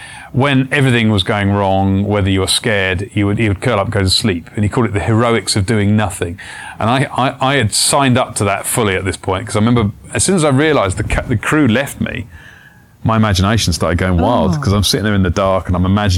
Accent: South East England, United Kingdom; I grew up in East Sussex. I moved to the West Country for university.

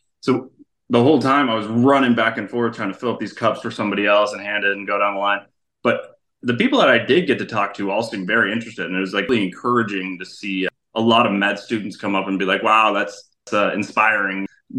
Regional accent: Phoenix, Arizona, United States; also born or lived in Las Vegas, Nevada; I grew up in the West Coast, Las Vegas and Phoenix, Arizona, kind of between the two.

